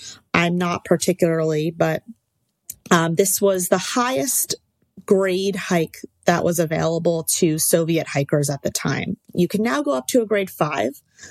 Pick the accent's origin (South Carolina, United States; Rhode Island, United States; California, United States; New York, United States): New York, United States; Manhattan; I guess it's it's the irony of somebody who born and raised in Manhattan and probably one of the densest places, at least in this hemisphere